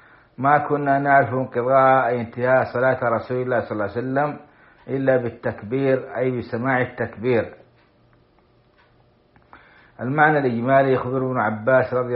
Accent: Saudi Arabia; في بلادنا السعودية

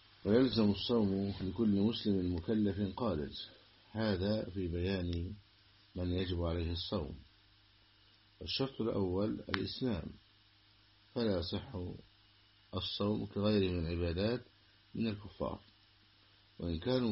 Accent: Egypt; في بلدنا مصر

